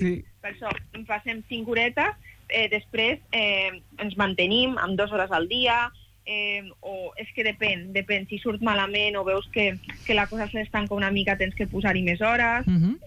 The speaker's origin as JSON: {"language": "Catalan", "town": "Tortosa", "region": "Catalonia", "country": "Spain", "tie": "born there", "said": "Vaig néixer a Tortosa perquè em va tocar, perquè hem tornat un o dos cops amb el circ, però mai he viscut allà."}